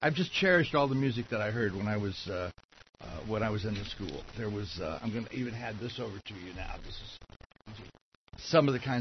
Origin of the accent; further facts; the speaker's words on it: Los Angeles, California, United States; I was born and raised in Los Angeles. My mother and father had a nursery school, and that was crucial to the rest of my life. I lived in the nursery school until I was about 18 years old.